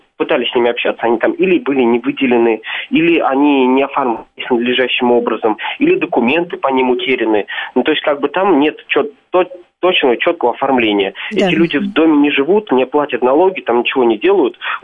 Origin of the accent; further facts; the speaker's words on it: Moscow, Russia; я из Москвы.